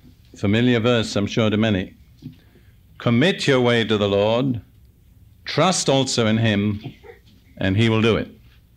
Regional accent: England, United Kingdom; and I'm English, so I can say it.

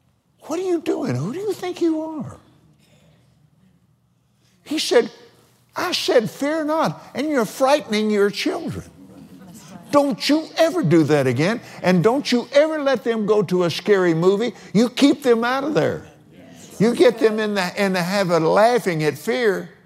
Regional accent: Texas, United States; I have a favorite one that I text. Yee-haw! But then I'm from West Texas.

